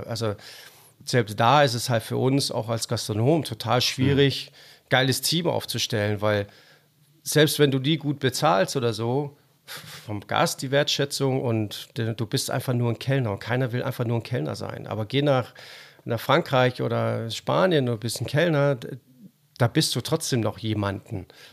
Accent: Denmark; Naja, ich bin ja Däne und liebe das, und in Skandinavien unterwegs zu sein.

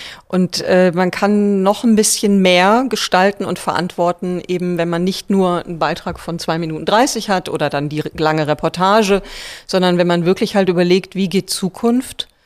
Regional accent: Essen, North Rhine-Westphalia, Germany; Ich bin in Steele geboren und in Krai aufgewachsen.

